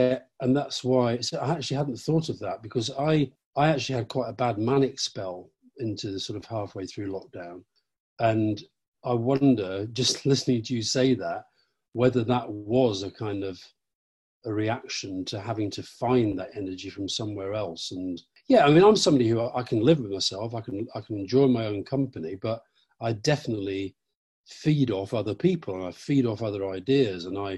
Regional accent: Yorkshire and the Humber, United Kingdom; I grew up in Yorkshire. I did feel at home there.

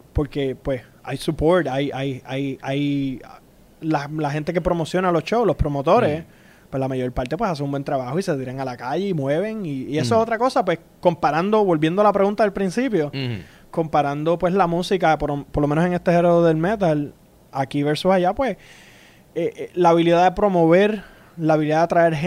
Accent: Puerto Rico; Nosotros somos de … vinimos desde Puerto Rico.

